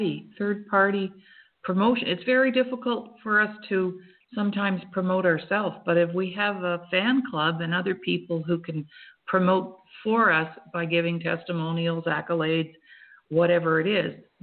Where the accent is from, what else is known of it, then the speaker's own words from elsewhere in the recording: Nova Scotia, Canada; I'm from the East Coast, Canada, in a province called Nova Scotia. We're just north of Maine. So if you know where the state of Maine is, and you go across the border into Canada, that's the neck of the woods that I'm from.